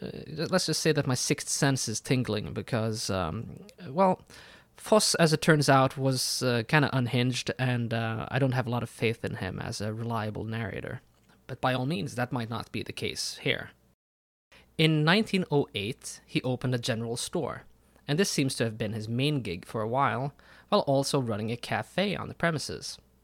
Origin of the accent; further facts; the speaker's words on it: Haugesund, Rogaland, Norway; a ship from my hometown of Haugesund sets out from England.